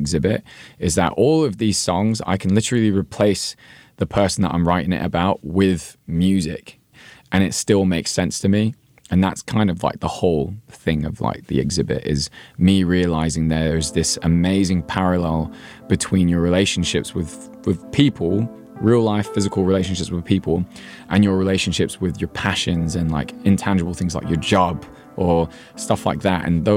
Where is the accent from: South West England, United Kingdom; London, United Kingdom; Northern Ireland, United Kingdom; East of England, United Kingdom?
London, United Kingdom; I owed to growing up in London.